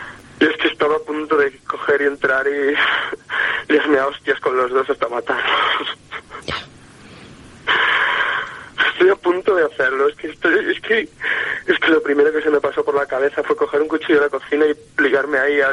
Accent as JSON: {"language": "Spanish", "town": "La Virgen del Camino", "region": "Castile and León", "country": "Spain", "said": "soy de un poblado de León, no mismo León, soy de la Virgen del Camino. Y trabajo en León."}